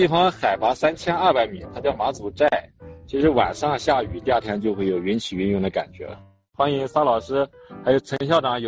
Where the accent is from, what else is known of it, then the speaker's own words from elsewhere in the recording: Anhui, China; now in Xiaojin, China; 我的老家在安徽，也是农村。我现在来到这个四川省阿坝州小金县美兴镇的甘家沟村，在做扶贫第一书记